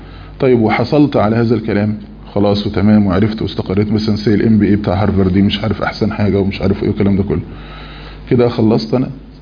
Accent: Egypt

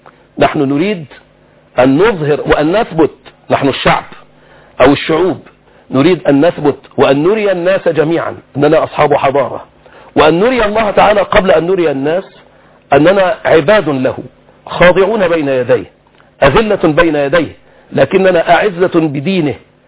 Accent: Egypt; بلدتنا الحبيبة مصرنا هذه

